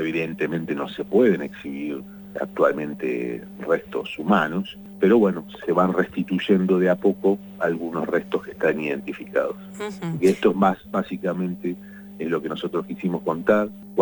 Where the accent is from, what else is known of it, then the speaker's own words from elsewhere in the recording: La Plata, Buenos Aires Province, Argentina; Nosotros somos de La Plata y justamente para cubrir esta última pata